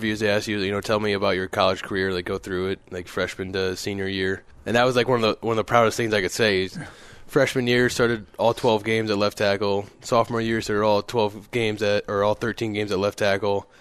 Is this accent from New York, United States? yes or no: no; Illinois, United States; So I was born outside of Chicago.